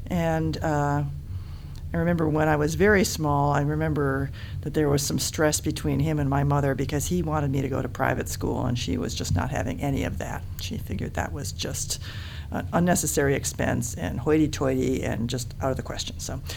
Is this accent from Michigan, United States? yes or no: yes; Detroit, Michigan, United States; also born or lived in Oshkosh, Wisconsin; Well, I was born in Oshkosh, Wisconsin. My parents moved to Michigan when I was just a baby.